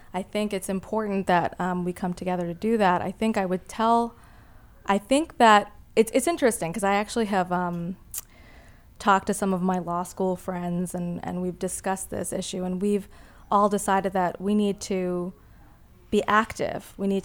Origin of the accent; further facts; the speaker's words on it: Massachusetts, United States; born there; And then they came to Massachusetts, and I was born in Massachusetts. But having that dual background also helped me to understand issues that immigrant populations face.